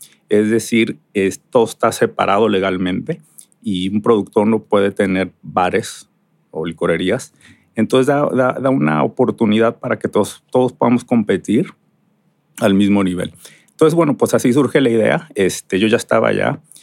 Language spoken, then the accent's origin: Spanish; Guadalajara, Jalisco, Mexico; moved away as an adult; now in United States; yo me fui muy joven de Guadalajara, bueno, joven a los 18 años, y me fui a estudiar la carrera en Baylor, en Texas.